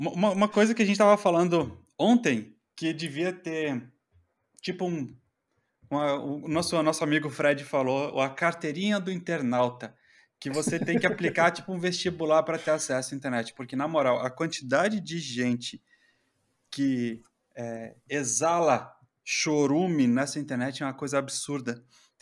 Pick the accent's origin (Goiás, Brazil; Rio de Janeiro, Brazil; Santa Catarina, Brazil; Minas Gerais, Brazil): Santa Catarina, Brazil; eu sou do extremo sul do Brasil, sou de Santa Catarina.